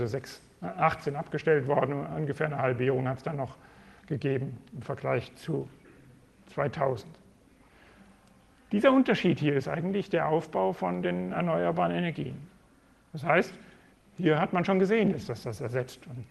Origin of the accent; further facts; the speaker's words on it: Marburg, Hesse, Germany; born there; habe ich das auf meiner Geburtsstadt Marburg gezeigt